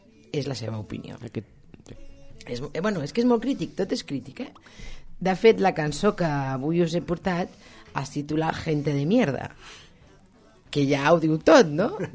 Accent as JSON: {"language": "Catalan", "town": "Barcelona", "region": "Catalonia", "country": "Spain", "said": "com jo soc de Barna, doncs clar, Montcada i Reixac com que m'ha quedat a prop, eh?"}